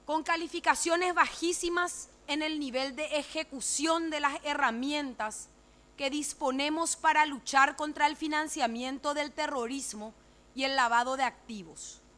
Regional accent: Paraguay; Estoy segura que somos más los paraguayos que anhelamos un país mejor y más seguro.

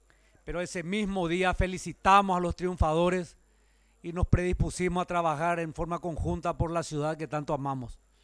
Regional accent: Paraguay; hoy todos, como paraguayos, deberíamos estar acompañando la futura gestión del próximo presidente de la República del Paraguay

